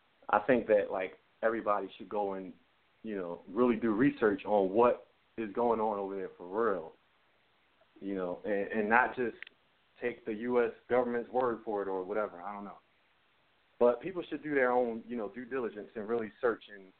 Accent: Philadelphia, Pennsylvania, United States; And excuse me, I'm from Philly, so, you know, this is how we talk, so.

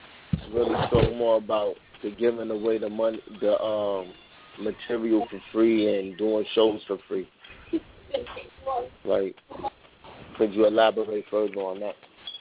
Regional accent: Richmond, Virginia, United States; Oh, from the Richmond, Southside area, 804.

